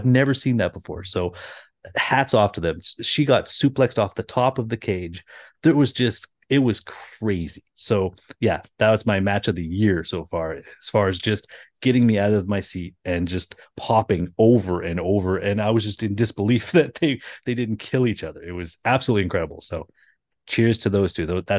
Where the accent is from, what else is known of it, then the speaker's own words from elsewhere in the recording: Canada; I had to sing it at some point, being a Canadian kid who loves hockey and also hates CM Punk.